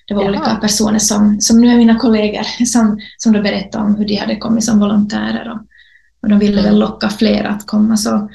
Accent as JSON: {"language": "Swedish", "town": "Vaasa", "region": "Ostrobothnia", "country": "Finland", "tie": "born or raised there", "said": "och jag är född och uppvuxen i Vasa."}